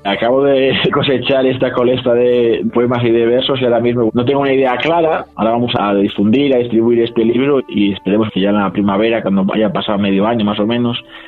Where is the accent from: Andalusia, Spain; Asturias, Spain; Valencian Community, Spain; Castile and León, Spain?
Castile and León, Spain; el río que pasa por mi pueblo, es un río pequeño, el río Tuerto, por el río que me vio nacer y el río que me vio crecer.